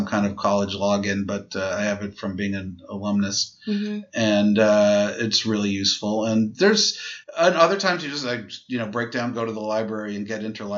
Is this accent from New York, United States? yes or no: yes; New York City, New York, United States; I'm a New Yorker.